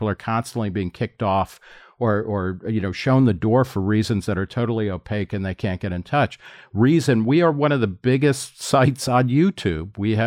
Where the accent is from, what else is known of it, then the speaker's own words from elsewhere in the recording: New Jersey, United States; I grew up in New Jersey, which for a very long time had the absolute worst DMV